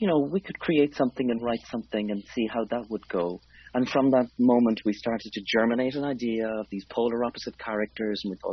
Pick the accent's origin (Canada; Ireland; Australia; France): Ireland; Kiltormer, Connacht; now in Dublin, Ireland; I'm an independent theatre artist living and working in Dublin, and I'm originally from East Galway, as you said, in a small village called Kiltormer.